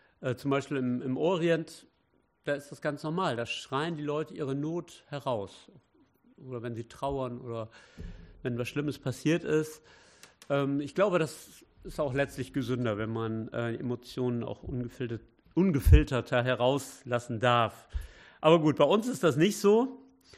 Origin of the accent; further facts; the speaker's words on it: Wittenbüren, North Rhine-Westphalia, Germany; Und wir kommen aus Wittenbüren. Das liegt ja so am nördlichsten Zipfel von Nordrhein-Westfalen. Und ja, wir haben da auch eine Gemeinde.